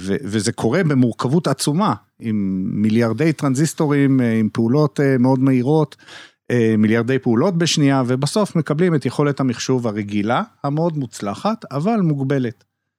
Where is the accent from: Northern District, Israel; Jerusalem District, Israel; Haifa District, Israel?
Northern District, Israel; Karmiel; אני גדלתי בקרמיאל, וכל השנים הייתי ילד כזה חנון